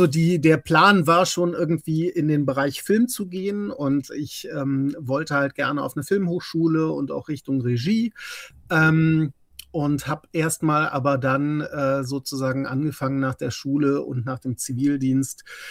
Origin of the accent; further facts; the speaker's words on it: Bonn, North Rhine-Westphalia, Germany; born there; nicht weit entfernt von meinem Geburtsort Bonn entfernt.